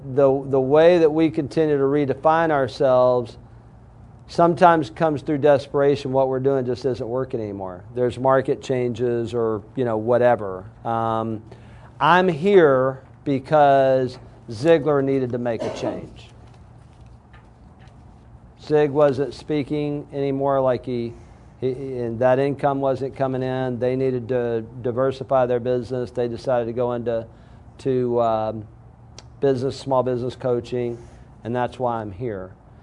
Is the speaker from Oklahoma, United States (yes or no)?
no; Alabama, United States; You know I'm from Alabama, right?